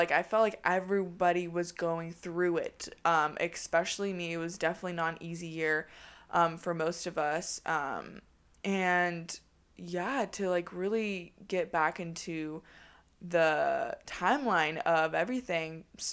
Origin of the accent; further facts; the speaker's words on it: Sacramento, California, United States; now in Los Angeles, United States; I moved from my hometown from Sacramento to LA, and it still hasn't hit me yet because I have never moved out in my entire life.